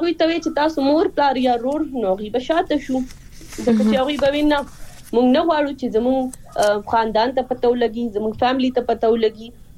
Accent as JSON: {"language": "Pashto", "region": "Khyber Pakhtunkhwa", "country": "Pakistan", "said": "زه خپل چونکی د سوات نه يم"}